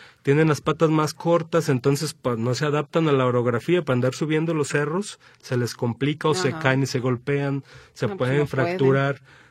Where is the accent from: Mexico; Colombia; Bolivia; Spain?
Mexico; que nosotros lo hemos usado despectivamente muchas veces como mexicanos